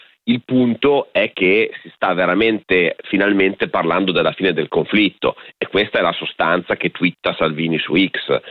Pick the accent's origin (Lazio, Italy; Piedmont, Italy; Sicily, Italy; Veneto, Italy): Piedmont, Italy; io sono piemontese